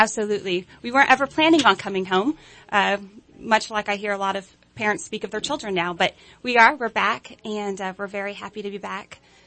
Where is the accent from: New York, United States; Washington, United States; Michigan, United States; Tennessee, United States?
Tennessee, United States; Jackson; I came all the way from Jackson, Tennessee. That's Tennessee, not Mississippi. Many people think that's Mississippi, but there actually is a Jackson, Tennessee. It's right outside of Memphis, about an hour between Memphis and Nashville.